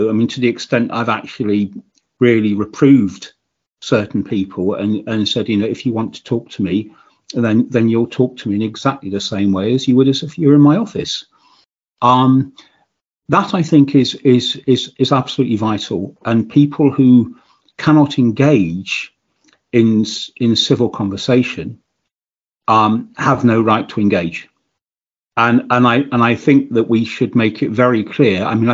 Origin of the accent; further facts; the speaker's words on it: United Kingdom; because I am British